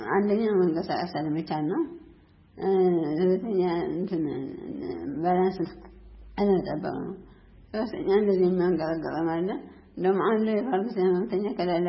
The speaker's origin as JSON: {"language": "Amharic", "region": "Tigray", "country": "Ethiopia", "tie": "born there", "also_born_or_lived": "Debre Birhan / Mekelle", "said": "የተወለድኩት ትግራይ ነው። ትግራይ ዘመሳ ካሉ ጉርማዳ ወረዳ ነው"}